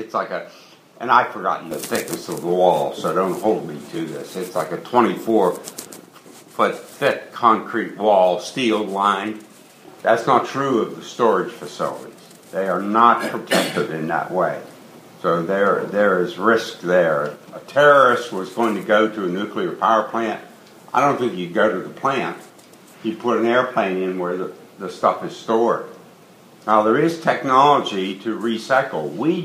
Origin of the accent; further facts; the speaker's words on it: Altoona, Pennsylvania, United States; that was invented by a guy from my hometown, Altoona, Pennsylvania.